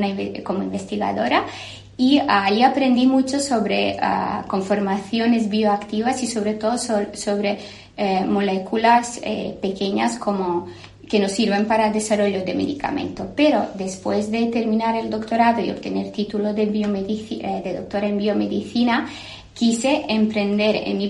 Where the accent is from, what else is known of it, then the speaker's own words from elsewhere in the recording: Serbia; Spanish is a second language; now in Barcelona, Spain; Yo soy de Serbia, pero al terminar mis estudios de grado en química, siempre tenía esta inquietud de estudiar fuera